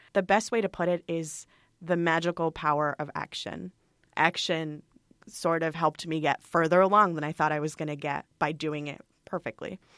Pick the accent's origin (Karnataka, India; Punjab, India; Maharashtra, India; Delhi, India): Maharashtra, India; Mumbai; even while growing up in Bombay